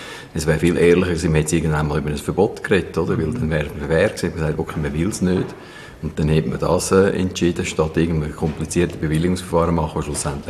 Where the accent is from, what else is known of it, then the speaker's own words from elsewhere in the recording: Glarus, Switzerland; weil erstens einmal als Glarner möchte ich, dass Vreni als Gärtli nach wie vor einen Gletscher hat.